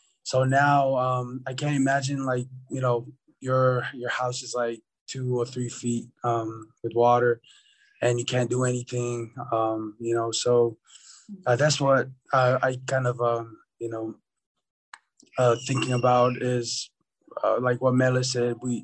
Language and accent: English; Tonga; when I grew up over in Tonga